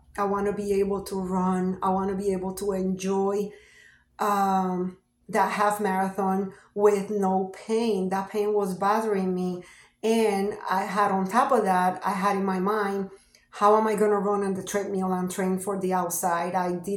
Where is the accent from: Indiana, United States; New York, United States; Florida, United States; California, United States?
Florida, United States; I'm from Southwest Florida.